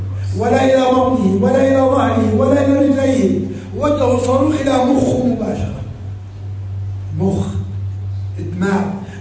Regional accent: Jenin, Jenin Governorate, Palestine; born there; أنا مولود في جنين، فلسطين مولود فيها

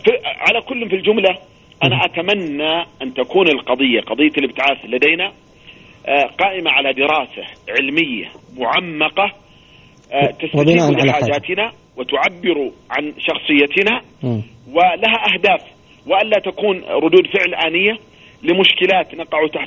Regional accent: Abha, Asir, Saudi Arabia; يعني مثلا عندنا في أبها

